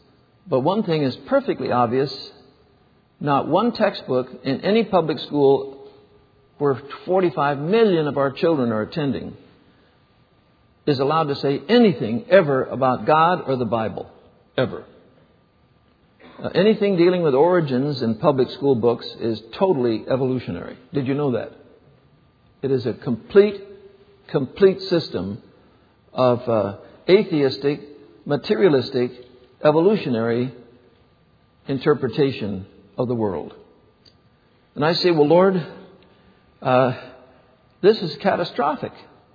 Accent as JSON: {"language": "English", "country": "China", "tie": "born or raised there", "said": "I was raised in China."}